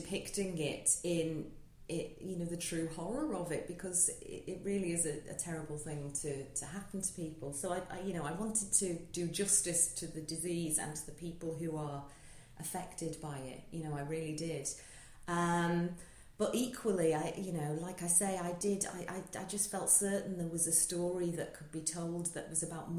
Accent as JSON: {"language": "English", "town": "Liverpool", "region": "North West England", "country": "United Kingdom", "said": "I'm originally from Liverpool."}